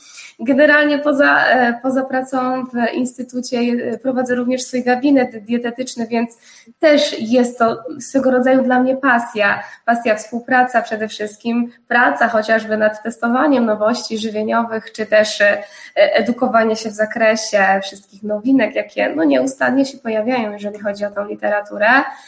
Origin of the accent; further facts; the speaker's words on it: southern Poland, Poland; ja jestem z gór, więc tak naprawdę południe Polski to jest takie bardzo bliskie memu sercu. I może to nie jestem z tych gór popularnych typu Zakopane, ale bardziej jeżeli chodzi o Beskidy.